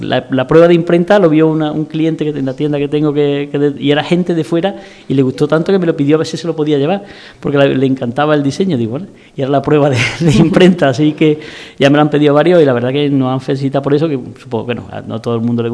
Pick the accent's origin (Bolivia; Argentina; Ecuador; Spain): Spain; Andalusia; creo que somos los andaluces, especialmente, somos especialmente generosos